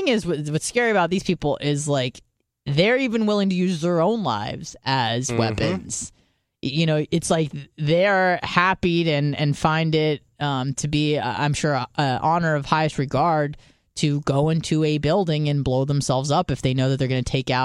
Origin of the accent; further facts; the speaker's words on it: United States; I'm so proud to be an American